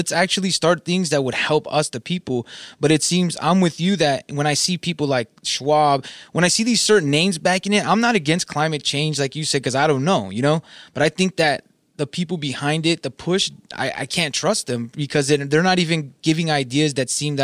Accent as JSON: {"language": "English", "region": "California", "country": "United States", "also_born_or_lived": "desert area", "said": "And I'm from Southern California. And I was like, dude, yeah, right. Like there was in the early 2000s, there was days that it was, cause I lived in the desert, more desert area."}